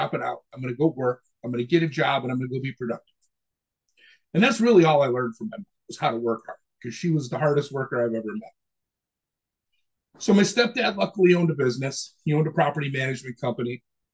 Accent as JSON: {"language": "English", "town": "Amherst", "region": "New York", "country": "United States", "tie": "born or raised there", "said": "I lived in Amherst, New York. We grew up in Looney Acres. I remember having a pretty cool childhood."}